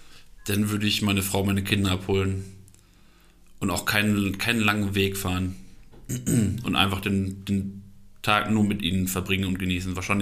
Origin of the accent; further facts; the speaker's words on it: Schüttorf, Lower Saxony, Germany; born there; fahr mal nach Schüttorf, da wo ich geboren bin